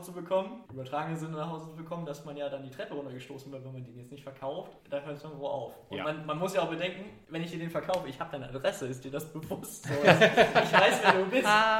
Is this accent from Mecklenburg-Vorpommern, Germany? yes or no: no; Braunschweig, Lower Saxony, Germany; Ich komme ja aus der Region Braunschweig ursprünglich